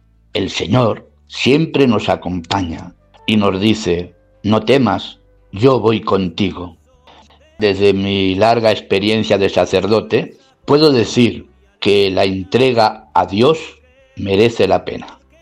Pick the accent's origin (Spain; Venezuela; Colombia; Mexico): Spain; Torrenueva, Castilla-La Mancha; born there; Nací en Torrenueva en el año 1946.